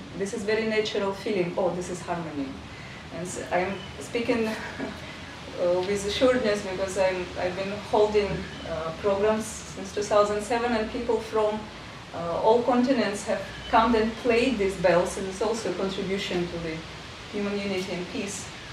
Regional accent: Belarus; now in India; I am Orvilian since 10 years. I'm originally from Belarus. I have a close connection to Russia.

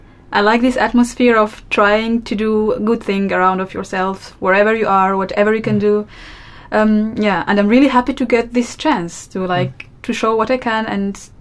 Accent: Sudan; Well, I grew up in Sudan and my father is Sudanese and yeah, my mom is from Madagascar.

